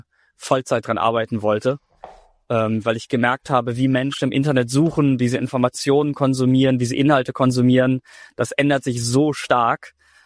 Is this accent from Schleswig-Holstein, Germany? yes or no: no; Lüneburg, Lower Saxony, Germany; also Lüneburg ist meine Heimatstadt